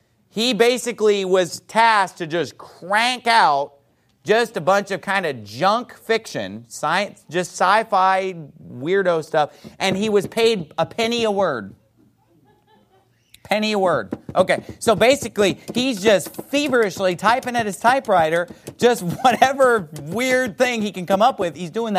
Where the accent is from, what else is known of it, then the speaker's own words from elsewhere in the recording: California, United States; Now, I don't know about you, but I grew up in California, and I remember seeing the TV commercials for this as a kid.